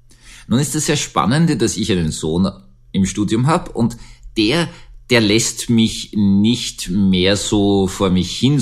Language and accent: German; Austria; Wir haben eine ganz einfache militärische Erfahrung als Österreicher. Wir haben alle Kriege verloren.